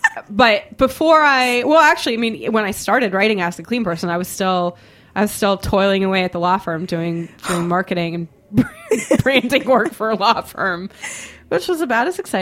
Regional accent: Boston, Massachusetts, United States; I grew up in Boston. I grew up I went to schools where hockey was a big deal.

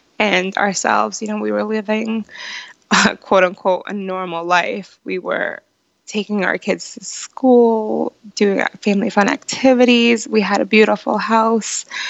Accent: Providence, Rhode Island, United States; also born or lived in Guatemala; I am originally from Guatemala. I was brought to the United States at the age of 3, just shy of my 4th birthday. And I've been in Providence, Rhode Island ever since then.

